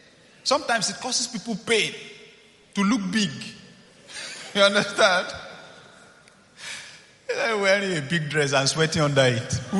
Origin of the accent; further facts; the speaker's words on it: Nigeria; But for me, as a Nigerian, there was another part to the story.